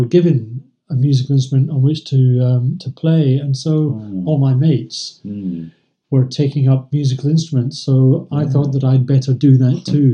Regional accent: Scotland, United Kingdom; I am Scottish, and my maternal grandmother came from the Outer Hebrides, the Isle of Lewis.

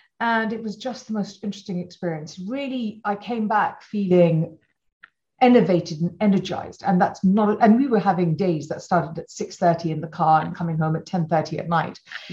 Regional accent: Malawi; from when I was probably five, I grew up in Malawi

